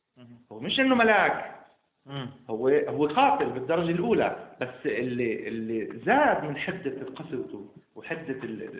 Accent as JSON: {"language": "Arabic", "country": "Palestine", "said": "أنا دائما بقول يعني أنا فلسطيني أكتب رواية"}